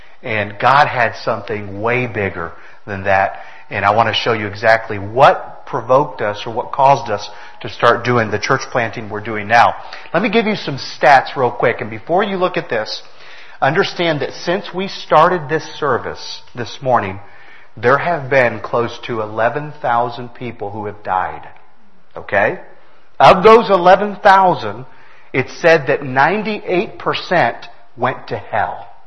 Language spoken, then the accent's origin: English; McAllen, Texas, United States; born there; My wife was born in Farr. I was born in McAllen.